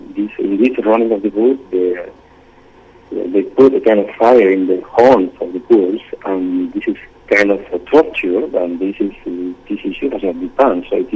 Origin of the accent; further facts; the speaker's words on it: Navarre, Spain; In my case, for instance, I'm from Navarra